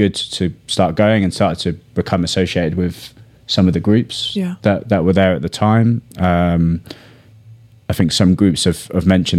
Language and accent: English; Brighton, South East England, United Kingdom; I grew up in Brighton, so that resonated quite strongly with me.